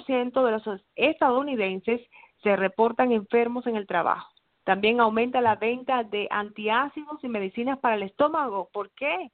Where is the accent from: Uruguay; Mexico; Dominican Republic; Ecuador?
Dominican Republic; y nosotros somos dominicanos